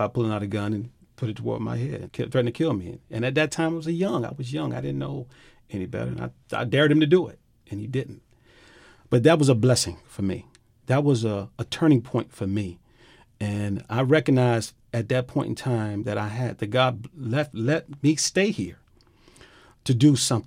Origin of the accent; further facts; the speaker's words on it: Miami, Florida, United States; I experienced that as a young man growing up in Miami-Dade County. Many of my friends were lost to gun violence. I grew up in Liberty City. I grew up over near Scott Projects in that area, in Lincoln Field, grew up right down the street.